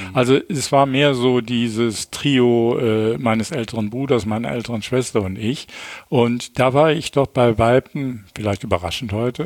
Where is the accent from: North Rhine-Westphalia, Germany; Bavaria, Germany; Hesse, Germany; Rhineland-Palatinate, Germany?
North Rhine-Westphalia, Germany; Düsseldorf; born there; Also geboren 11. Mai 1953 in Düsseldorf und als drittes von 5 Kindern und bin aufgewachsen in einer sehr behüteten Familie, also christ-katholisch, ja, sehr streng konservativ-katholisch erzogen auch.